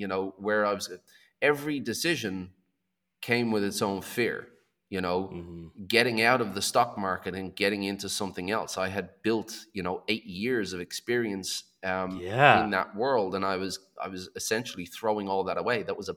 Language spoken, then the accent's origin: English; Ireland; moved away as an adult; also born or lived in Australia; So I'm Irish. I lived in Ireland until I was 20. I left Ireland at 20 to go to Australia to travel. I ended up staying in Australia for 20 years.